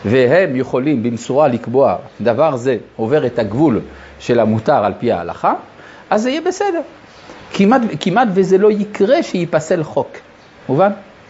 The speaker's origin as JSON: {"language": "Hebrew", "country": "France", "tie": "born or raised there", "said": "אני גדלתי במדינה שבה על כל המוסדות הרשמיים, כולל בתי ספר, היו כתובות שלושת המילים האלה. חירות, שוויון ואחווה."}